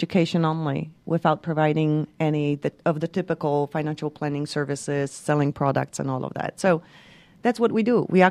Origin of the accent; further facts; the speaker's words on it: Poland; So I was born and raised in Poland. Actually, during communism, believe it or not.